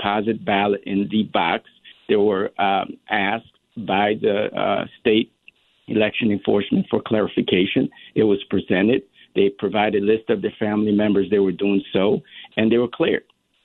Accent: Bridgeport, Connecticut, United States; I came here as a young boy, no mother, no father, and I grew up right here in the Hollow section of Bridgeport.

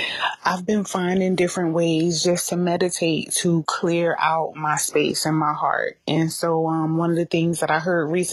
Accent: Carteret, New Jersey, United States; from Carteret, New Jersey. I always want to say Newark.

